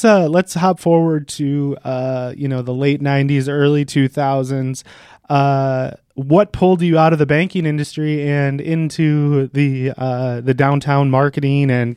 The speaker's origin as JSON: {"language": "English", "town": "Green Bay", "region": "Wisconsin", "country": "United States", "tie": "born or raised there", "said": "I grew up in the Green Bay area. Went to Ashwaubenon for a little bit and then graduated from De Pere."}